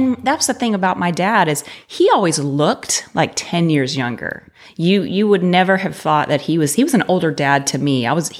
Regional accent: Texarkana, Texas, United States; So I have born and raised in Texas, but I grew up in East Texas in Texarkana.

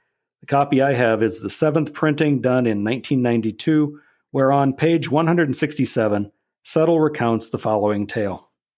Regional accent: Bloomfield, Nebraska, United States; I grew up outside Bloomfield, a small community in northeast Nebraska, 300 miles from Jesse's birthplace.

